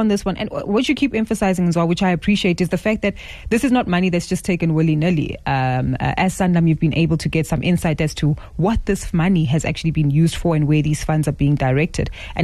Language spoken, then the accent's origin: English; South Africa; What do we need to be mindful of as South African citizens on the back of the, I guess, unforeseen consequences of multiple withdrawals from our two-pot?